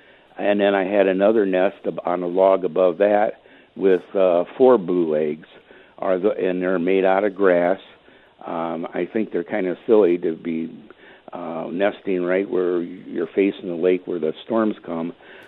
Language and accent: English; Wisconsin Rapids, Wisconsin, United States; now in Watersmeet, United States; I'm up here in Watersmeet, but I'm from the Rapids, and I got a prairie out by Amherst.